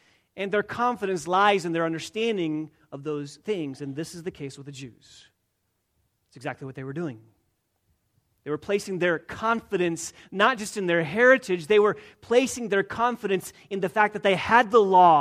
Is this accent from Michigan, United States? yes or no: yes; Michigan, United States; I grew up in West Michigan, and the church that I was raised